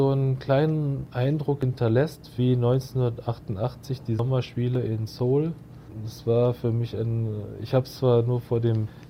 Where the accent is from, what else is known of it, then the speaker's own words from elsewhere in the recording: Berlin, Germany; weil wir kommen ja aus Berlin, Dani und ich, und dort ist unser Zuhause, das ist Heimat.